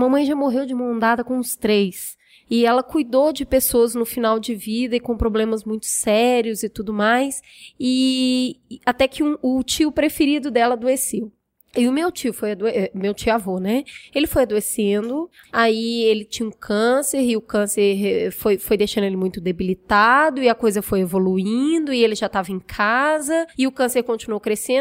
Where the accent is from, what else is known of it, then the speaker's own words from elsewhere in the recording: Minas Gerais, Brazil; É, eu sou mineira, né, e...